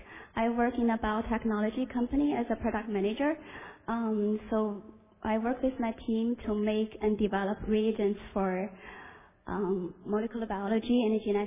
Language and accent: English; China; Actually, growing up in China, I was educated into an atheist.